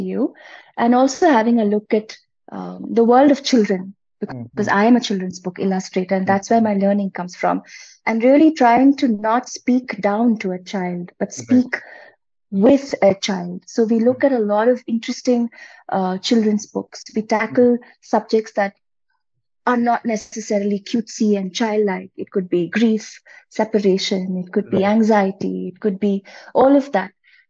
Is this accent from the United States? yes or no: no; Mumbai, Maharashtra, India; I grew up in Bombay